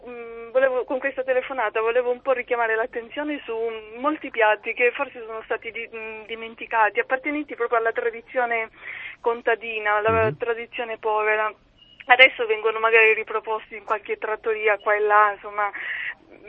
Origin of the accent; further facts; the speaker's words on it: Lecce, Apulia, Italy; also born or lived in Milan; now in Turin, Italy; io sono leccese, trapiantata a Torino con un marito siciliano e 13 anni di esperienza a Milano